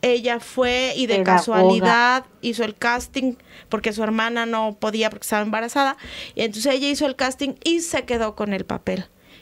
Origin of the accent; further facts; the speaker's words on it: Mexico; somos como mexicanos bien pinches.